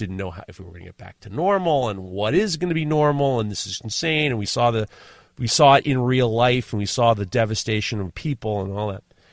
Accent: New York City, New York, United States; Growing up in New York City, my parents used to take me to Yankee Stadium. My dad was born in the Bronx, and we went to Yankees.

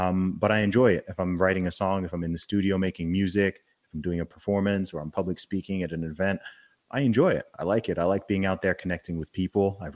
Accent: United Kingdom; when they find out that I'm British

